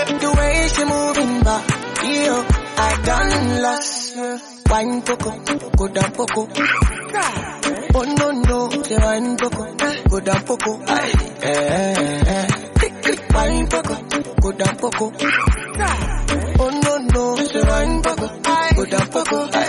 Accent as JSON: {"language": "English", "country": "Nigeria", "said": "I know you come from UK. Me, I come from Nigeria."}